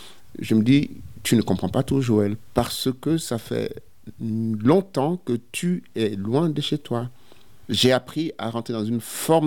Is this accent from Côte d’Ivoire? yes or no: yes; Côte d’Ivoire; Je suis ivoirien parce que je suis originaire de Côte d'Ivoire. Mon identité ne peut pas ne pas se rattacher à l'histoire de ma famille, de mon père, de ma mère, de leurs parents, de leurs grands-parents et de leurs aïeux.